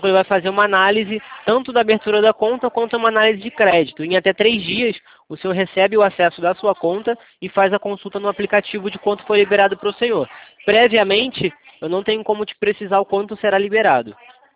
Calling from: Rio de Janeiro, Brazil; Eu falo do Rio de Janeiro.

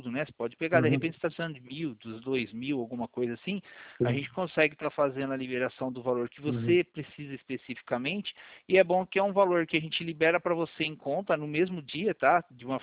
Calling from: Valinhos, São Paulo, Brazil; Eu falo de São Paulo

